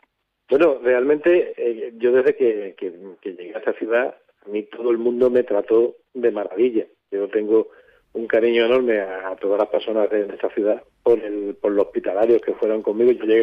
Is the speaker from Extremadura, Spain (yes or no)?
no; Galicia, Spain; accent: Galician; acento gallego y en el colegio pues a los niños eso no les gustaba